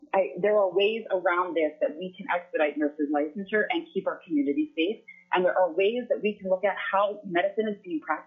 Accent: East Coast, United States; I'm originally from the East Coast, went to school in Pennsylvania

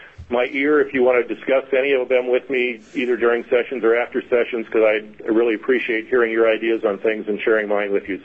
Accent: Kodiak, Alaska, United States; I am from Kodiak.

